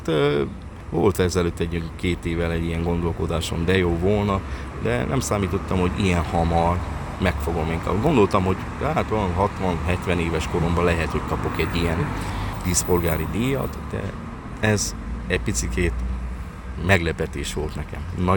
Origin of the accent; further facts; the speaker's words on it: Transylvania, Romania; Tehát mint erdély képviselte, mint erdélyi prímás